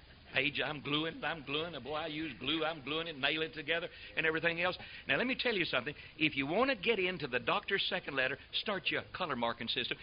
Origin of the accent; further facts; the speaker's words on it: United States; I'm an American. I'm a missionary. I'm returning home.